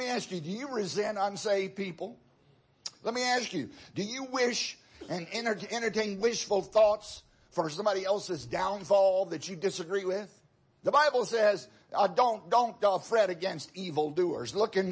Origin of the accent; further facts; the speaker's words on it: Virginia, United States; I grew up in Southside, Virginia. My parents would often talk about somebody being fretted or fretting.